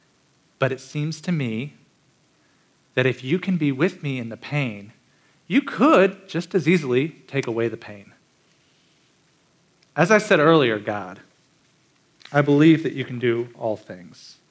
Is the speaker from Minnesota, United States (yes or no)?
yes; Minnesota, United States; I'm from Minnesota, and December in Minnesota is cold.